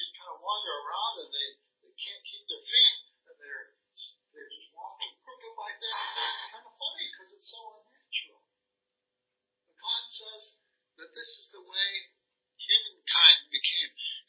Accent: Scotland, United Kingdom; now in United States; Susan and I came here from Scotland and we've been amazed at how it seems like Scotland has suffered even more than we have over here in America

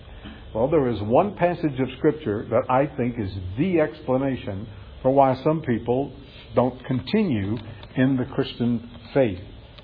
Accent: Florida, United States; also born or lived in Texas; now in California, United States; I grew up in Florida, where we had hurricanes. I lived in Texas, where we have tornadoes. And I now live in California, where we have earthquakes.

